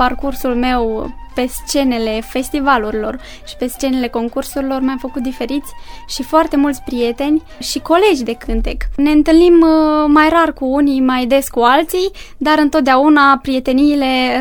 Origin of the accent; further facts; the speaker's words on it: Flămânzi, Botoșani County, Romania; Zona Flămânzilor are ca și specific, mai exact, dansurile pe care le-a promovat.